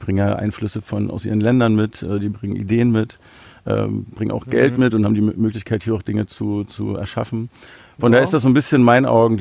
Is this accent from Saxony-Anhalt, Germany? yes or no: no; Berlin, Germany; Also ich bin in Berlin aufgewachsen